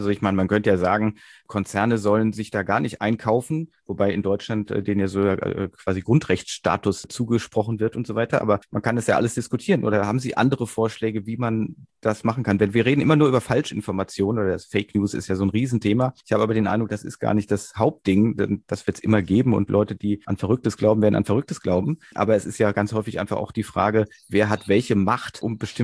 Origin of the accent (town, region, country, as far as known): Switzerland